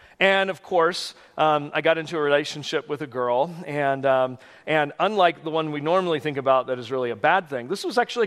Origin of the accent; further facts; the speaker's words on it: California, United States; I grew up in California. It was just a long drive to get down to Mexico.